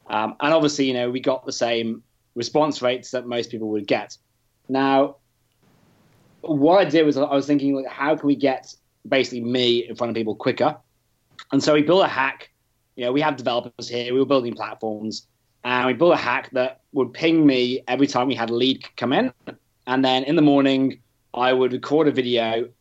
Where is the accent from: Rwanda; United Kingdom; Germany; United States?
United Kingdom; now in Australia; I am British. Ran a business here in Australia.